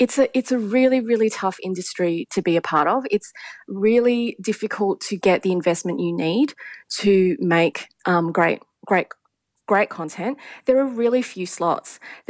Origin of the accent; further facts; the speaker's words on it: Australia; and I really care as an Australian, that we are telling stories that are ours on our terms, that are for us.